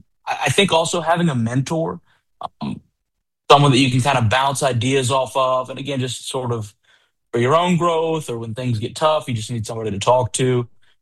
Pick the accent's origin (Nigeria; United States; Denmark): United States; moved away as an adult; now in Canada; I'm been in Canada since 2021. I'm from the States. I did my bachelor's, master's there.